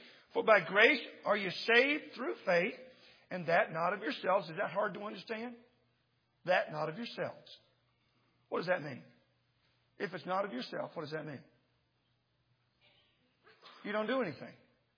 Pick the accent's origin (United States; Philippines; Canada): United States; Texas; You know why? Because I'm from Texas. And Texans love to tell big stories.